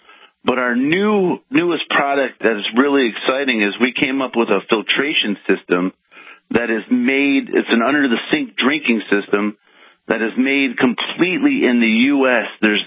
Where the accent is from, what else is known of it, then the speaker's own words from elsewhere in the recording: Michigan, United States; Well, we're from Michigan, and you know the auto was here that was big